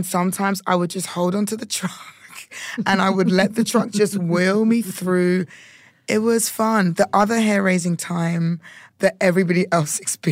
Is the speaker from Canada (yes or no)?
no; United Kingdom; I also shy away from it, being a Brit and being Ghanaian.